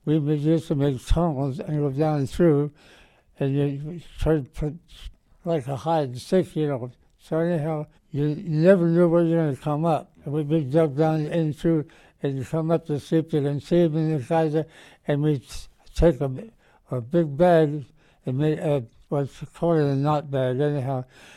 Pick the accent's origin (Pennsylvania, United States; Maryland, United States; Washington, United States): Pennsylvania, United States; Lebanon; also born or lived in Annville; Well, I was born in Annville, Pennsylvania, and from there we had moved down to Lebanon